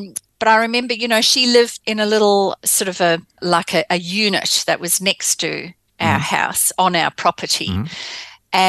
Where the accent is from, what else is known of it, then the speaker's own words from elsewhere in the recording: South Africa; I did some of my growing up in South Africa.